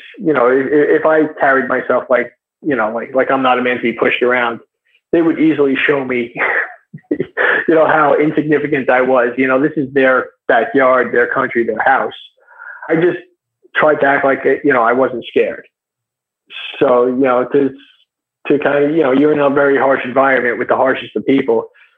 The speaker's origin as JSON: {"language": "English", "country": "United States", "said": "So it's just because I'm American, I'm a white guy, you know, I have to be a potential CIA agent."}